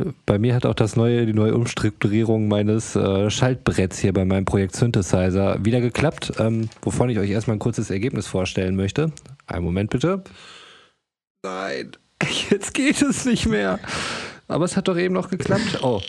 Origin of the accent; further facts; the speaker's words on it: North Rhine-Westphalia, Germany; Hey Leute, guten 9., wie man bei uns in Ostwestfalen zu sagen pflegt.